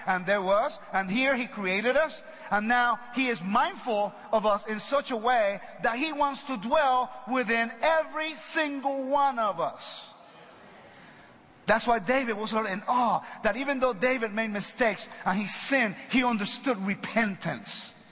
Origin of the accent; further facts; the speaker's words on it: Puerto Rico; English is a second language; also born or lived in California; I'm a Puerto Rican. I was born in Puerto Rico, raised in the island. I lived in California for a long time. Okay, so therefore, that's why I speak English now.